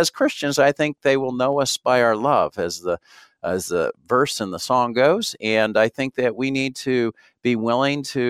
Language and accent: English; California, United States; now in Utah, United States; And I'm from Southern California. I went to church that had 7,000 people and they had a huge youth group.